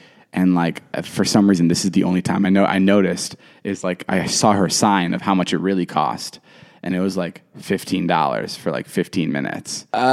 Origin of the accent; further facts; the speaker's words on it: United States; A lot of it was just me trying to separate myself and be like, I'm an American.